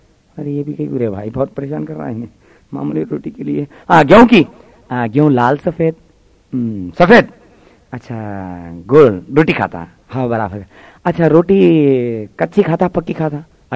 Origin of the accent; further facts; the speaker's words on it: Hyderabad, Telangana, India; आज से 30-40 साल पहले हमारे शहर हैदराबाद में नवाब लोग रहा करते थे